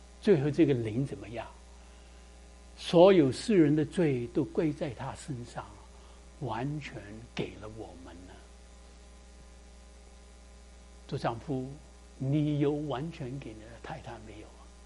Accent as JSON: {"language": "Chinese", "country": "China", "said": "我们中国人有时间很可惜，没有这样做到，对不对啊？"}